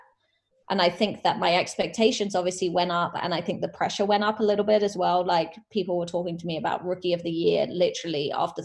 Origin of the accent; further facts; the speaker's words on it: England, United Kingdom; we're both English